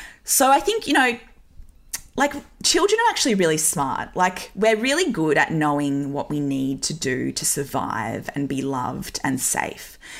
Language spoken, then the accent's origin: English; Newcastle, North East England, United Kingdom; I grew up in Newcastle in the 90s and early 2000s. Like, it was a pretty socially conservative place.